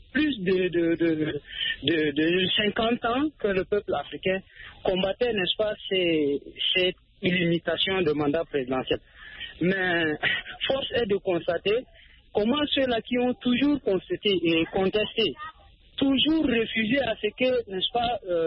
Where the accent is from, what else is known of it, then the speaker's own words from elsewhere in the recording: Chad; chez moi au Tchad, en 2005